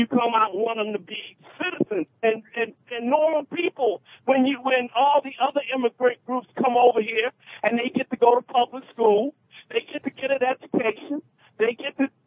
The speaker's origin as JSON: {"language": "English", "region": "Maryland", "country": "United States", "tie": "born or raised there", "said": "When I was a kid growing up in Montgomery County, Maryland, I heard from the white side, you ain't one of them. But then I heard on the black side, you ain't black, you know, and all of us light-skinned people, we have to prove our blackness."}